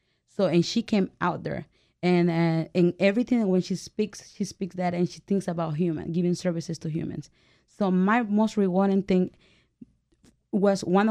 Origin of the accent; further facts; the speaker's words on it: El Salvador; now in United States; I'm from El Salvador.